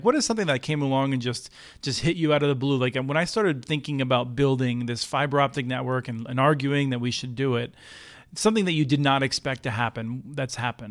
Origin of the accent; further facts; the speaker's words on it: Pennsylvania, United States; I grew up in Eastern Pennsylvania